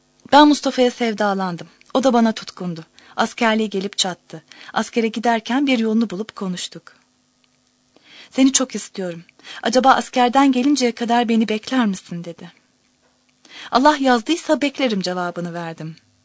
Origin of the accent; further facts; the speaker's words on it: Amasya, Turkey; Doğum tarihim herhalde 1931. 67 yaşındayım. Amasya'da doğdum. Amasya'nın yerlisiyim. Babam Saraç'tı. Annem ev hanımıydı. Annem tabii Ermeniydi.